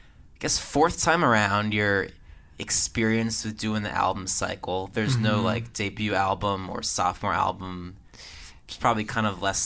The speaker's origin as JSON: {"language": "English", "region": "New Jersey", "country": "United States", "tie": "born or raised there", "said": "We're both from New Jersey. We both grew up there, so we had some common threads woven through this conversation, some Jersey topics to talk about."}